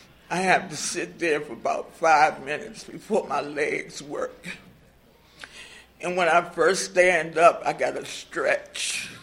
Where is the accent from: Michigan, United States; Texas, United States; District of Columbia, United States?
District of Columbia, United States; Washington; I'm from Washington, D.C.